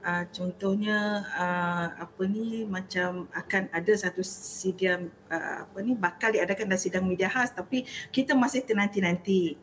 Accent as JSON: {"language": "Malay", "region": "Sarawak", "country": "Malaysia", "said": "kita sebagai rakyat Sarawak bersedia untuk mengharungi apa ni, election yang ke-12 nanti."}